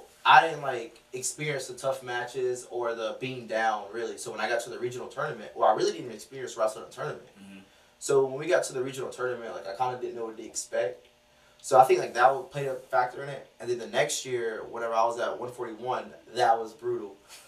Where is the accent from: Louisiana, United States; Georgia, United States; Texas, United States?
Georgia, United States; Baxley; Okay, so I'm from Baxley, Georgia, small town. I wrestled at Appling County High School